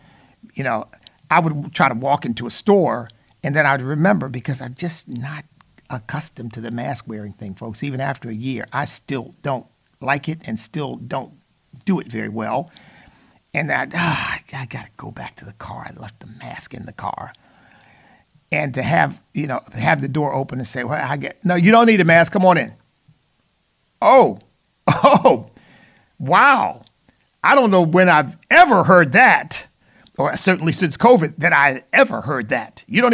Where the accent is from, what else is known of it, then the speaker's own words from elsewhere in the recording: Virginia, United States; Had a great time traveling back to my home state of Virginia, the la-la land of our governor here.